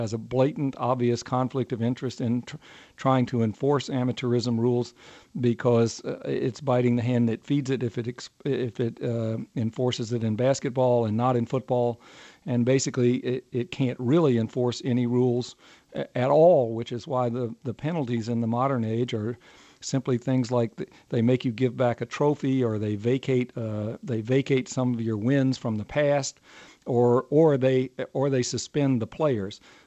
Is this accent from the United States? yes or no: yes; Atlanta, Georgia, United States; I grew up in Atlanta. I was born in Atlanta